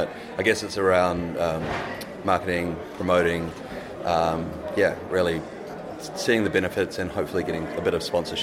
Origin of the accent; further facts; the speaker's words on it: New Zealand; it's the first time a major Drupal event has been hosted in my hometown. If you're keen to check out New Zealand